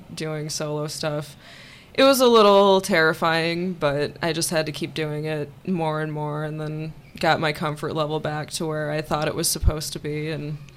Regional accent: South Dakota, United States; I come from South Dakota originally, and I moved up to the Twin Cities about 10 years ago to go to school.

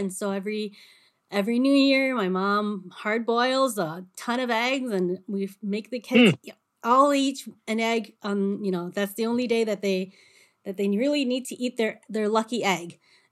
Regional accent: United States; And so everybody knew I was from America.

